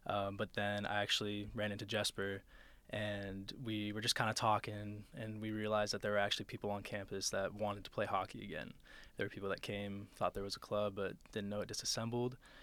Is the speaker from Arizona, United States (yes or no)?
yes; Arizona, United States; I'm originally from Arizona. So I'm kind of used to playing hockey in a place where it's not really, like, known for the sport.